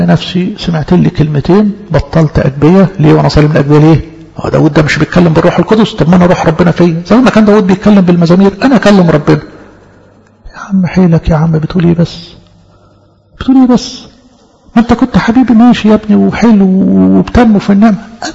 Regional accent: Egypt; السنة اللي بتميزنا احنا كمصريين الهدوء والاستكانة

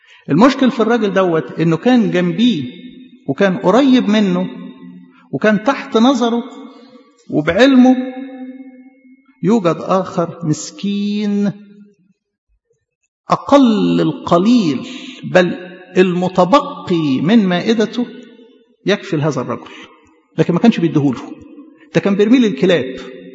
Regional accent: Upper Egypt, Egypt; لكن العادة عندنا في الصعيد يعمل كده

